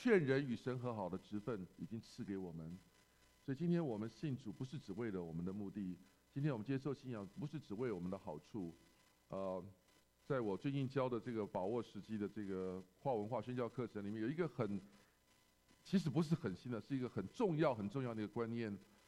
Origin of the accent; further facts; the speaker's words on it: China; now in United States; 我们中国人很聪明的